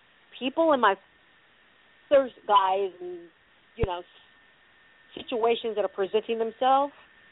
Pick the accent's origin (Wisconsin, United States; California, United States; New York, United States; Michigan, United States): California, United States; No, I'm from California.